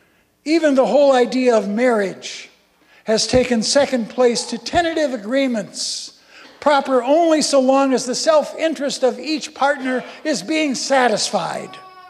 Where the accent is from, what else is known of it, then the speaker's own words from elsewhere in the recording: Arizona, United States; As a young boy, I remember growing up in Arizona with the tumbleweeds, the desert, the cacti, and my family making the trip through Death Valley to go to Disneyland and to the ocean.